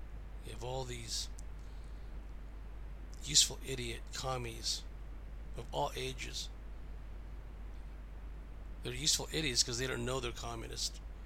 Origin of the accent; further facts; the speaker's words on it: San Jose, California, United States; I mean, I grew up in San Jose, California, surrounded by Democrats.